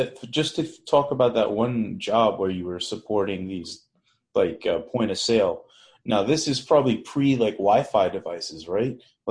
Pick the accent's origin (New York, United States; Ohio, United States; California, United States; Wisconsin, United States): New York, United States; Staten Island; I get tongue-tied. I'm from Staten Island.